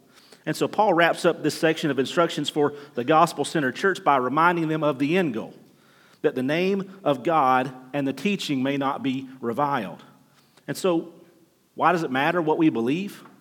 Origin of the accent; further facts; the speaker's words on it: Alabama, United States; moved away; We're originally from Alabama, in case the accent didn't give it away. We've been gone for 20 years, but I haven't been able to shake that yet.